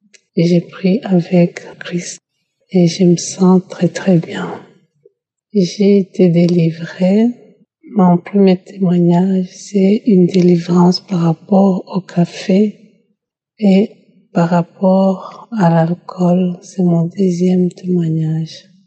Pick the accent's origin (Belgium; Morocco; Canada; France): Belgium; je suis une Belge d'origine congolaise vivant en Belgique.